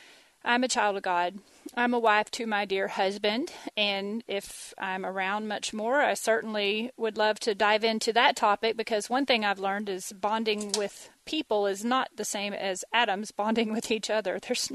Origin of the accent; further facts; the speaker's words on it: Texas, United States; born there; I'm a Texan. I was born in Texas. I lived in the Northeast for about 25 years, but I never stopped being a Texan.